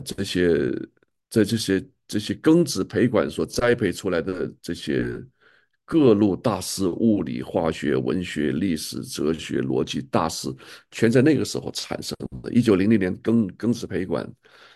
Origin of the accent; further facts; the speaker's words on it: China; 这是我们中国人就是或者是武侠小说